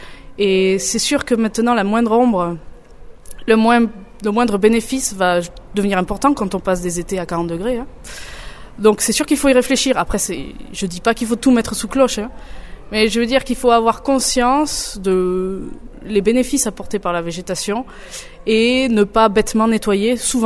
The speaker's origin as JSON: {"language": "French", "region": "Occitanie", "country": "France", "tie": "born or raised there", "said": "Je suis originaire du département du Gers, département dans lequel j'habite."}